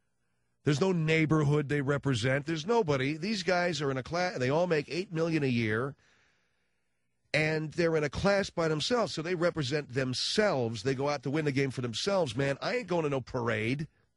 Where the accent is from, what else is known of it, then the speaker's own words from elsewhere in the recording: Philippines; now in United States; Well, I was born in the Philippines. I'm from the Philippines.